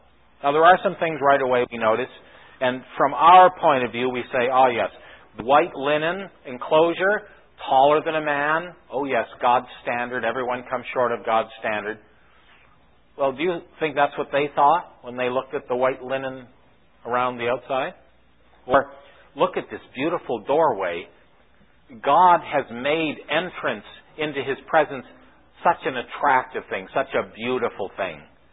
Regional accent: St. Catharines, Ontario, Canada; I'm just from a little town across the lake, St. Catharines.

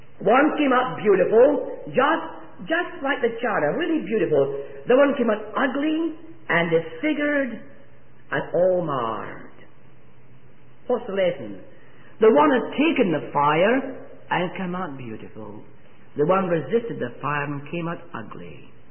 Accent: Stafford, West Midlands, United Kingdom; born there; I was born in Stafford. Although I was born by Scottish parentage, my mother and dad were both Scotch

